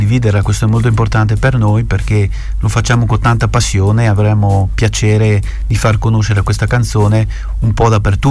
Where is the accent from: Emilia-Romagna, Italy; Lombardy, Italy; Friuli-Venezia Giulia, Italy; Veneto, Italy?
Friuli-Venezia Giulia, Italy; Droipo; Dico Droipo.